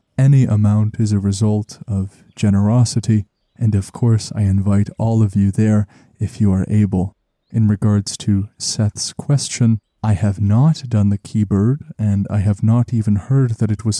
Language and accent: English; Canada; especially as a Canadian.